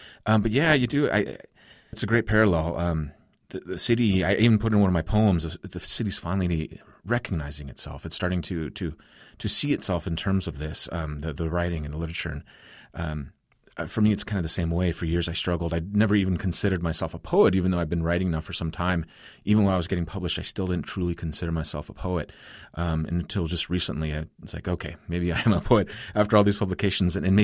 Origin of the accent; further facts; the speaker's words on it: Fresno, California, United States; also born or lived in Los Angeles; it's about L.A., where I was originally born. And then I'm flipping through, and there's this article in Fresno Poets. This is about 95-ish. And I was just so stunned. I wasn't into poetry, but, like, here is my hometown now, Fresno